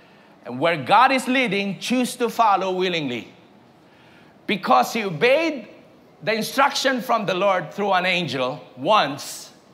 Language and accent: English; Philippines; English is a second language; I came all the way from the Philippines to attend your seminar for a week.